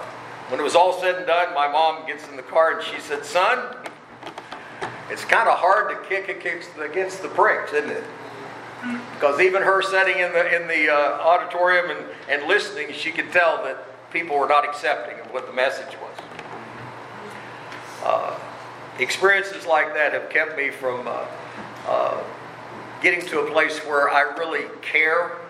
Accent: Southern United States, United States; accent: Southern; now in Maine, United States; I'm from the South. You can tell by the way I talk. For God to send a biscuits and gravy country boy to Maine to plant a church

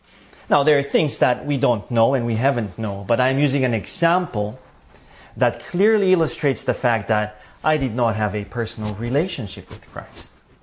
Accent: Bulgaria; For instance, as you all know, I grew up in Bulgaria. And in that part of the world, soccer is a big thing.

